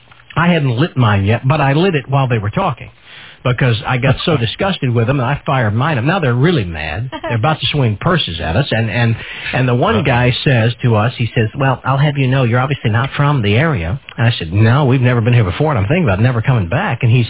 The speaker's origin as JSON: {"language": "English", "town": "St. Louis", "region": "Missouri", "country": "United States", "tie": "born or raised there", "lives_now": "Wildwood, United States", "said": "My hometown is St. Louis."}